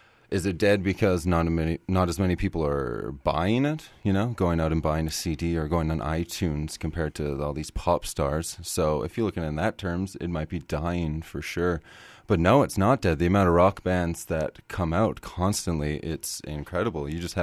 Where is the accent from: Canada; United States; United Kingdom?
Canada; I am from Canada, so I'm unaware of these things.